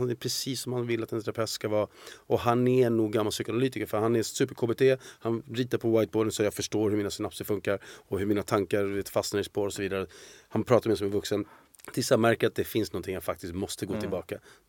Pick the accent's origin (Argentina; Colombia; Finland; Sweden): Argentina; Swedish is a second language; Och jag har full respekt för jag är argentinare.